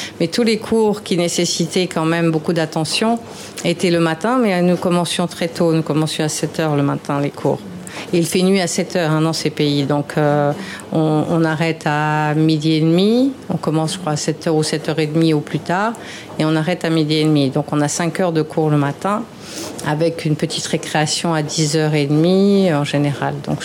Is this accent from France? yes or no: no; Gabon; j'ai passé toute mon enfance au Gabon. Puisque mon père était fonctionnaire et après l'Indochine, nous sommes allés vivre au Gabon.